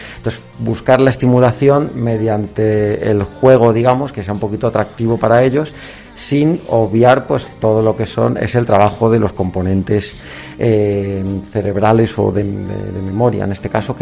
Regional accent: Madrid, Community of Madrid, Spain; born there; now in Zamora, Spain; soy terapeuta ocupacional de aquí de Alfa Zamora. Yo nací en Madrid, pero mi familia es de Cádiz, con lo cual yo digo que soy de allí, y porque es donde más cómodo me siento. Tengo 35 años y llevaré pues unos 5 años aquí en Zamora

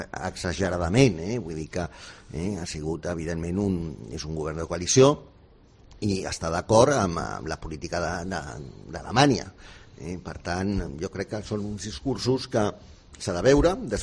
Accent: Barcelona, Catalonia, Spain; Bueno, miri, jo sóc barceloní i evidentment m'estimo moltíssim a la meva ciutat

